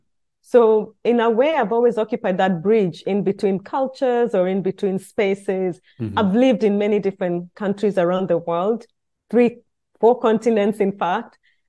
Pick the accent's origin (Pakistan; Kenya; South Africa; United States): Kenya; I was born and raised in Kenya